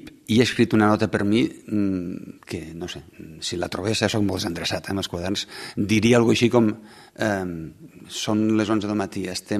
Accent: Catalonia, Spain; now in Terrassa, Spain; és on visco jo. És on visco jo per motius familiars. Vaig conèixer una terrassenca i vaig venir a Terrassa des del Pirineu de Lleida.

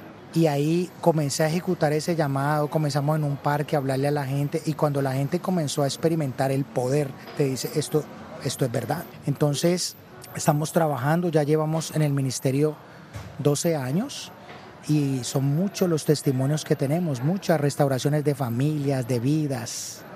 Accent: Colombia; moved away; Entonces, por ejemplo, yo vengo de Colombia. En Colombia, pues el evangelio está un poquito más extendido.

